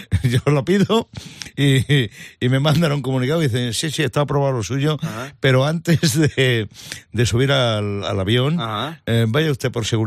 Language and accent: Spanish; Madrid, Community of Madrid, Spain; Criado en Manotera, hombre